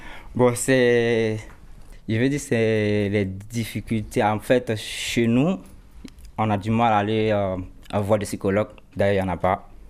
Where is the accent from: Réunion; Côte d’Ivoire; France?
Côte d’Ivoire; Je suis ivoirien.